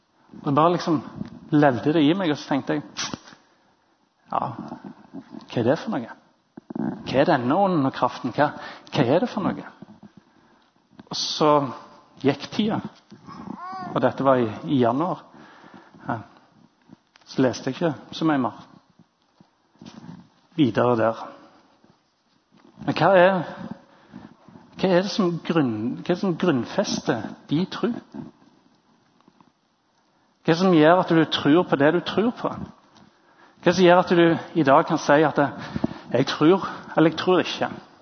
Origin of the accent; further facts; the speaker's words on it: Jørpeland, Rogaland, Norway; på Jørpeland, der jeg kommer fra